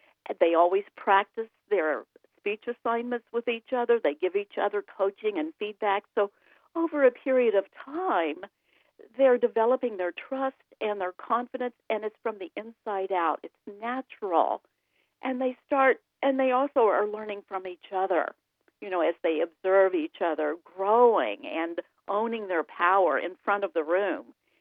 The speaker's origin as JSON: {"language": "English", "region": "Tennessee", "country": "United States", "tie": "born or raised there", "said": "since I was a little girl growing up in East Tennessee."}